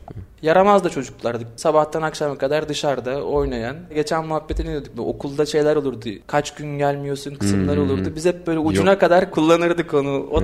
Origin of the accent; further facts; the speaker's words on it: Trabzon, Turkey; Hikaye biraz daha çok eskilere gidiyor olacak ama biz Trabzonluyuz.